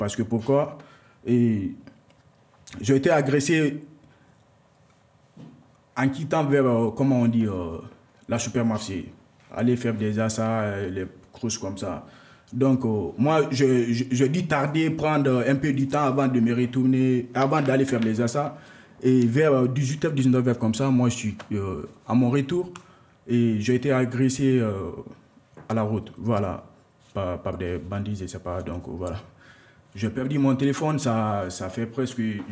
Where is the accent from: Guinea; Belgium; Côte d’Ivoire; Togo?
Guinea; Je suis d'origine guinéenne, voilà. Et je viens de la Guinée-Conakry.